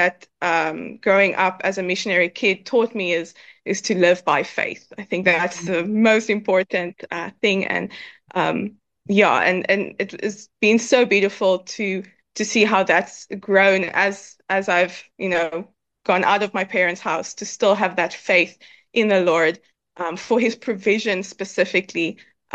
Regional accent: South Africa; we are South African missionaries in South Africa

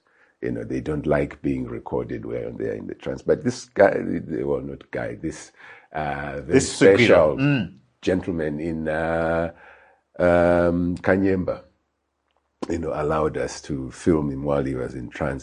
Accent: Highfield, Harare, Zimbabwe; moved away; You know, I was born in Highfield. I grew up in Highfield, and I only left in Fio.

